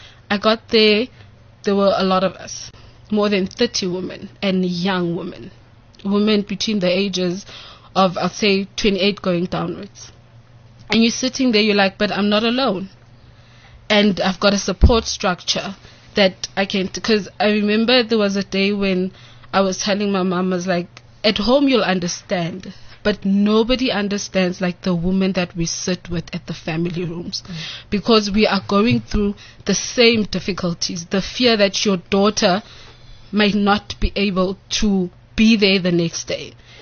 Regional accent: Orange Farm, Gauteng, South Africa; Because I'm from Orange Farm.

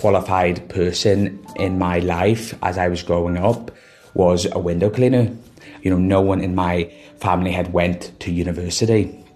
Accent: Ireland; I am an Irish young filmmaker and activist.

